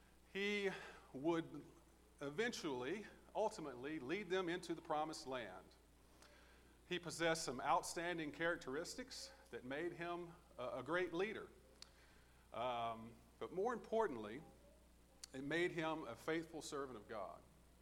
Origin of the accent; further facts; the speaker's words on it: Bradenton, Florida, United States; As mentioned, I am from Bradenton, Florida.